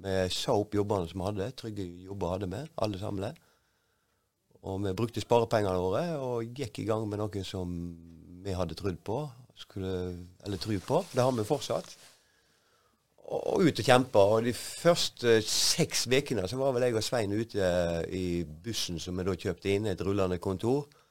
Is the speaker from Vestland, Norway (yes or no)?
yes; Øygarden, Vestland, Norway; Jeg bor i en lastebil store deler av året, og når jeg ikke gjør det, så holder jeg til her på Vestlandet. Jeg er opprinnelig fra Øygarden, en ekte slostril fra Øygarden.